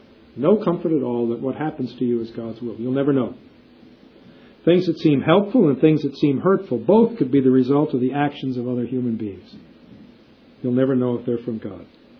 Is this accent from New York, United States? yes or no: no; Morristown, New Jersey, United States; born there; Never knew about me till I was born in Morristown, New Jersey in 1942.